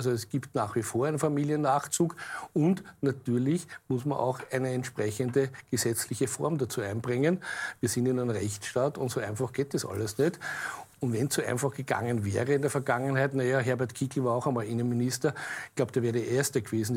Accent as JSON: {"language": "German", "country": "Austria", "said": "als typische Österreicher wissen wir, was für Aufregung war."}